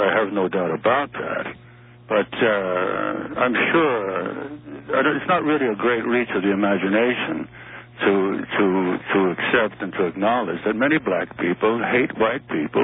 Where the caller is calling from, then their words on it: Long Island, New York, United States; Long Island.